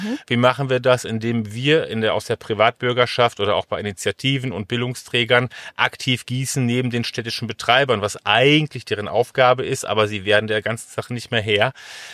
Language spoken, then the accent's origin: German; Gelsenkirchen, North Rhine-Westphalia, Germany; Ich komme aus Gelsenkirchen, aber ich denke grundsätzlich, gerade im Ruhrgebiet, sehr viel versiegelte Flächen.